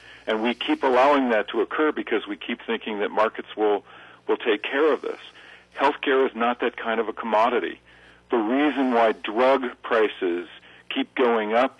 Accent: Utah, United States; Recently, in my home state of Utah, a very conservative state, the legislature refused to expand Medicaid.

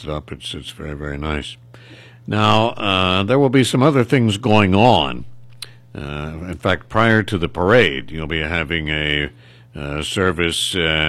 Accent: Parker, Pennsylvania, United States; I grew up in Parker, Allegheny River Town.

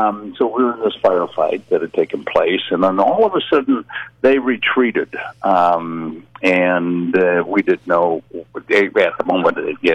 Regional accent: Wisconsin, United States; the draft came through my hometown, and that was Wisconsin, you know, and that was it.

